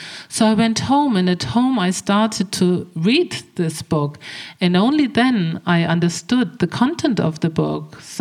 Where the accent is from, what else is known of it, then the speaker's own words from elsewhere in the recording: Hamburg, Germany; And I was in the central library of my hometown in Hamburg.